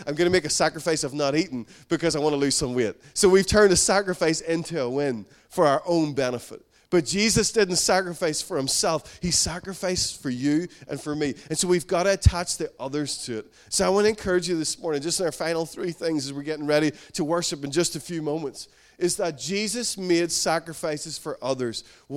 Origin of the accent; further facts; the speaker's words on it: Northern Ireland, United Kingdom; It's because we're from Northern Ireland.